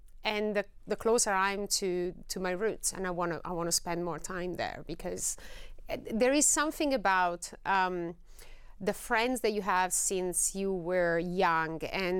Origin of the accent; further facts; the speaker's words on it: Bari, Apulia, Italy; English is a second language; now in United States; I was born and raised in Bari, and I came here in 1998 in the United States.